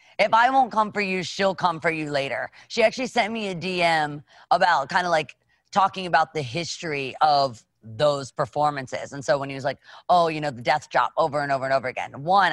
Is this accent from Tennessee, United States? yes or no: yes; Nashville, Tennessee, United States; I'm from Nashville, Tennessee. So people don't just pass out candy in Nashville. Dads are out there grilling.